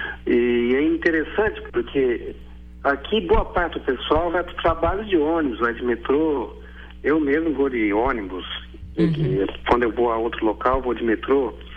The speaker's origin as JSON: {"language": "Portuguese", "country": "Brazil", "said": "Nós que somos brasileiros, esse é o nosso terceiro inverno aqui."}